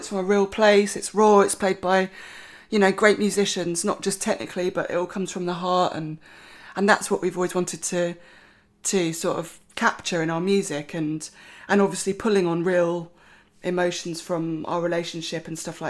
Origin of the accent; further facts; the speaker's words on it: Camden Town, London, United Kingdom; I was born and brought up in Camden Town.